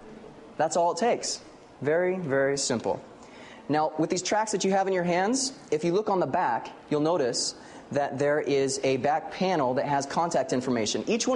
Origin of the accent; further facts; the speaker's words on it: California, United States; even though I'm from Central California